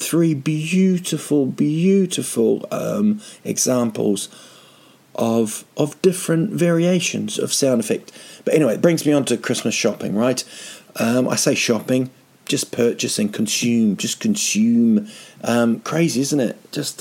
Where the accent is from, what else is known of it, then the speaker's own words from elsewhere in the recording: New Zealand; Because I'm from New Zealand. We had the summer.